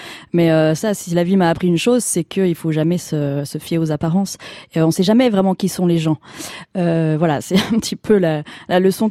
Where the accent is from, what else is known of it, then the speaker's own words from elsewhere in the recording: Grand Est, France; Enfin, moi je viens de Champagne, je connaissais personne non plus